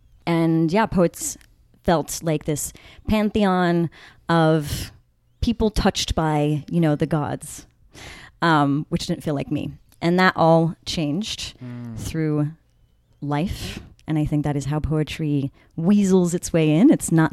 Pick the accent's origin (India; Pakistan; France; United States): France; So I grew up in France, and poetry has a big part in French culture.